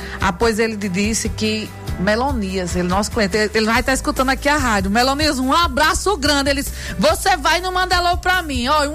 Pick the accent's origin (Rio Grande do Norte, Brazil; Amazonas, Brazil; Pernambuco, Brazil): Rio Grande do Norte, Brazil; Jucurutu; E eu sou de Jucurutu!